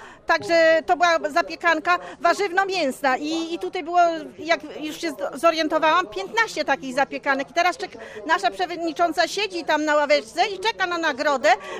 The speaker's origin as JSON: {"language": "Polish", "region": "Pomeranian Voivodeship", "country": "Poland", "said": "I też język nasz kaszubski, my tu w tej chwili mówimy tak trochę mieszając, ale tak, my jesteśmy Kaszuby, rodowite Kaszubianki"}